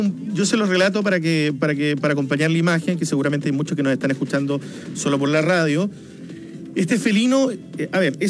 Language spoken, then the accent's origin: Spanish; Magallanes, Chile; yo vengo de la región de Magallanes y allá los avistamientos de pumas son bastante... son bastante seguidos en la zona de la región